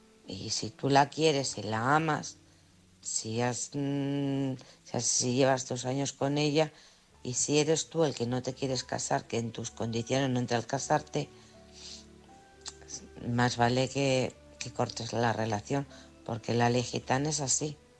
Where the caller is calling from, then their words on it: Alcorcón, Community of Madrid, Spain; de Alcorcón.